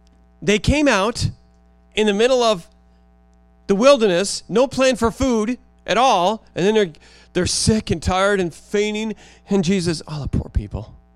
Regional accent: United States; I go into a country and I forget I'm an American.

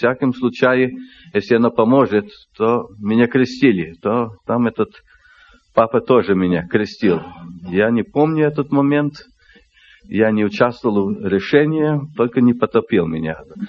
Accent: Montreal, Quebec, Canada; Это французская часть Канады, Квебек. То я там вырос, в городе Монтреале.

